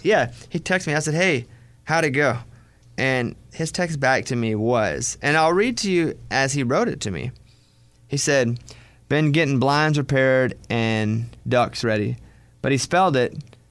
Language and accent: English; Arkansas, United States; And for me, it's tough because I grew up in Arkansas.